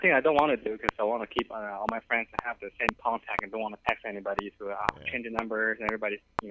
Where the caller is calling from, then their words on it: Little Rock, Arkansas, United States; Little Rock.